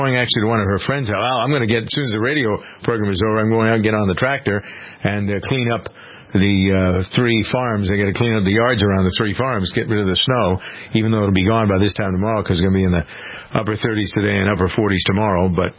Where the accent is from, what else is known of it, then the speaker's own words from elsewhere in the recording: United States; I am an American family farmer and very proud of my heritage.